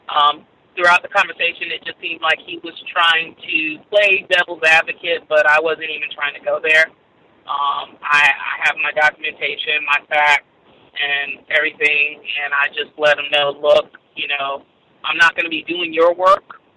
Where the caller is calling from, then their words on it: Florida, United States; I just wanted to state real quick, because I'm calling from Florida.